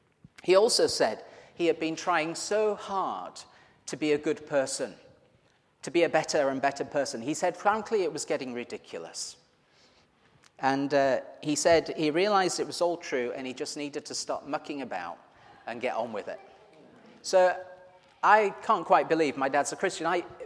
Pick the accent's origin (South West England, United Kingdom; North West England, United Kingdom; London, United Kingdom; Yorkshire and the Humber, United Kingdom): Yorkshire and the Humber, United Kingdom; I'm from Yorkshire, so.